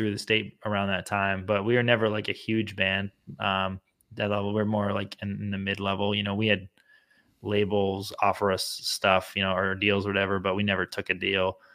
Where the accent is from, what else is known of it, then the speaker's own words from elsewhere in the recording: State College, Pennsylvania, United States; I'm from State College, yeah.